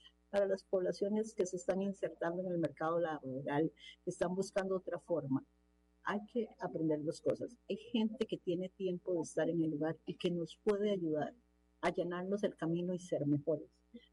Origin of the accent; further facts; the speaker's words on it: Costa Rica; lo mejor de mí como representante costarricense es esta R que nosotros pronunciamos.